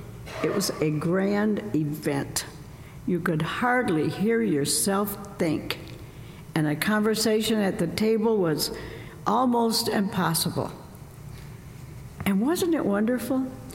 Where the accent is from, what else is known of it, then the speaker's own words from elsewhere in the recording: Illinois, United States; When I was growing up in Southern Illinois, you knew this was coming, we didn't know about Lent.